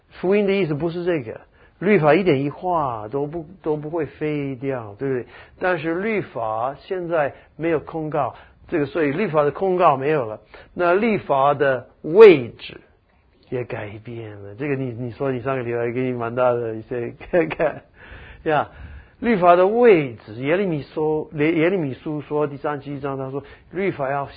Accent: United States; 因为我是一个美国人，我是要申报所得税

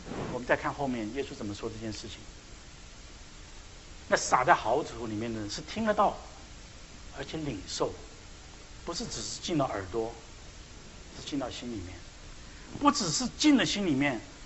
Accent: China; 我们中国人很喜欢讲一句话，叫做瞎忙活，瞎折腾

